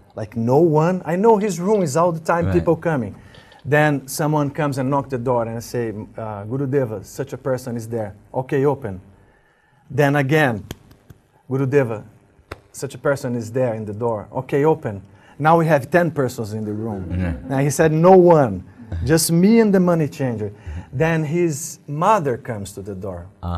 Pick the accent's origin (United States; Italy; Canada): Italy; accent: Italian; English is a second language; I'll keep my Italian accent.